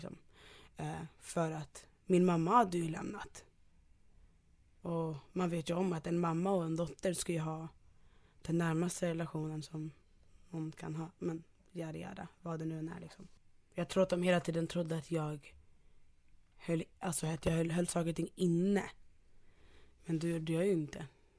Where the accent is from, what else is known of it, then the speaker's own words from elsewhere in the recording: Fisksätra, Stockholm County, Sweden; Och att jag var från liksom Fisksätra, där det var knasigt hela tiden.